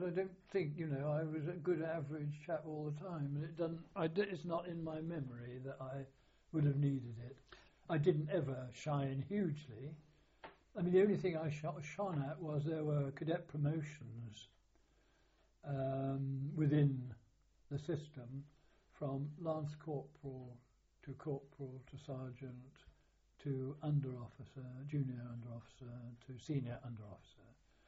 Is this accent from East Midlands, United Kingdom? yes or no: no; East of England, United Kingdom; born there; I was born in Suffolk